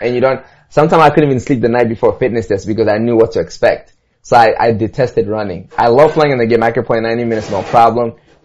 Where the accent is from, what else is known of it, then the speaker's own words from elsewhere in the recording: Mali; Born and raised in West Africa, Mali.